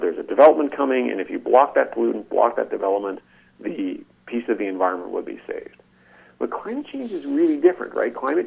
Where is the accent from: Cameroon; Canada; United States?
Canada; I personally feel it, in part, out of being Canadian and out of working at a Canadian university.